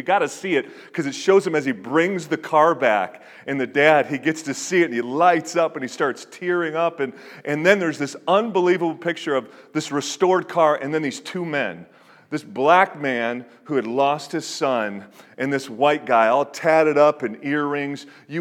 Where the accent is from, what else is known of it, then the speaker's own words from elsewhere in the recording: Detroit, Michigan, United States; So I'm from Detroit. I don't know if you realize this, but Detroit's a good place to be from, okay?